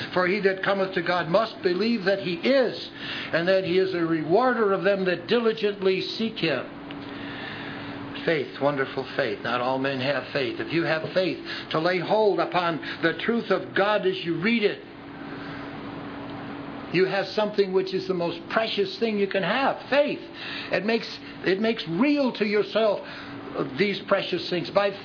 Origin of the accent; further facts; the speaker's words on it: Wilmette, Illinois, United States; I was raised in Wilmette